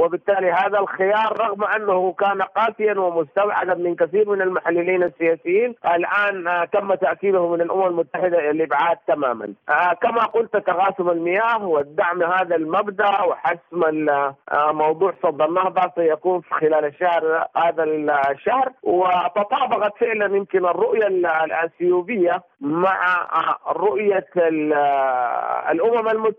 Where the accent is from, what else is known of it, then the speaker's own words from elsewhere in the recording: Sudan; وأنا سوداني لدي الحق أن ندافع عن بلدي